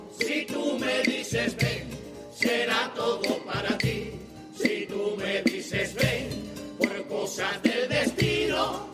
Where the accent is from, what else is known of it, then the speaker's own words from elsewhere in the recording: Cuba; Y es que yo no se creía que soy de Cuba, en verdad. Que la cara está con pintura, soy cubano.